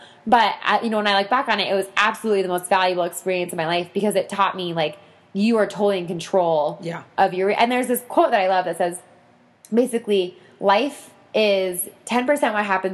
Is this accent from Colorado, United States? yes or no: yes; Boulder, Colorado, United States; I went to Boulder. So I grew up in Boulder